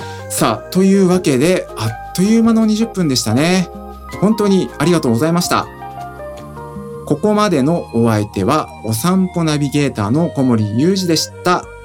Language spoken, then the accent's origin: Japanese; Saitama, Japan; now in Mitaka, Japan; 個人的には地元埼玉、あとは今私が住んでいる三鷹市、まあ井の頭公園のあたりですね、